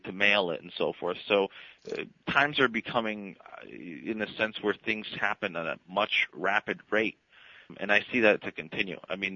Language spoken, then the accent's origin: English; Canada; Actually, I'm a Canadian.